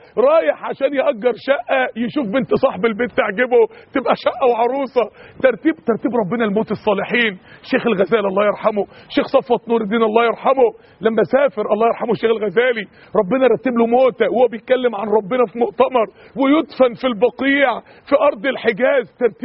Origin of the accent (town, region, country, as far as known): Mansoura, Dakahlia, Egypt